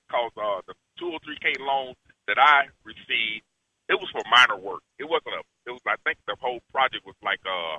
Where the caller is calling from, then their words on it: Amarillo, Texas, United States; I'm calling from Amarillo, Texas, but my concerns are my home that I'm purchasing in Atlanta, Georgia.